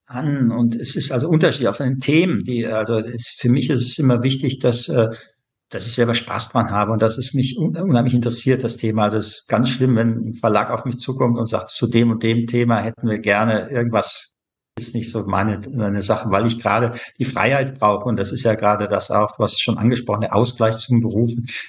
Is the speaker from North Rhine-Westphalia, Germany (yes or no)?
yes; North Rhine-Westphalia, Germany; in meiner Heimat, dem Ruhrgebiet